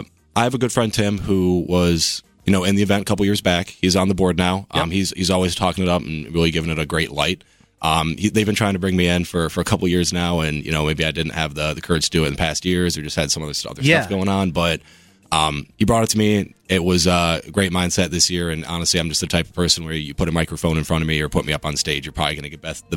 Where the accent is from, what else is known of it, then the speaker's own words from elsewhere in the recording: Rochester, New York, United States; So I'm 26 years old. I grew up in Rochester.